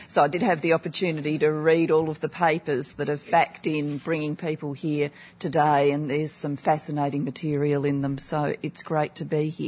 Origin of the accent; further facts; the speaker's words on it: Adelaide, South Australia, Australia; when I grew up in South Australia, in Australia, in my hometown of Adelaide